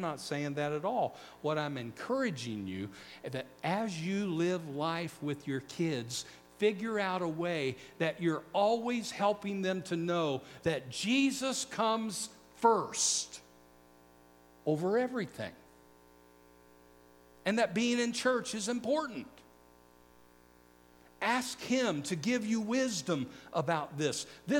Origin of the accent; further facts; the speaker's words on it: Missouri, United States; because I grew up just outside of the St. Louis area